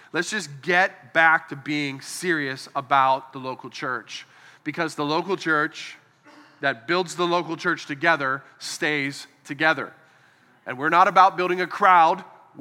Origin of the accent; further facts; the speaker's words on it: Pittsburgh, Pennsylvania, United States; because I grew up saying yins in Pittsburgh